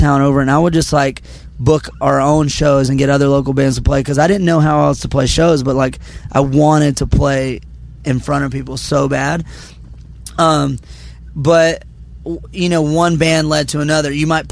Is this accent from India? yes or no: no; Georgia, United States; But of course, growing up in Georgia, like country was part of my life.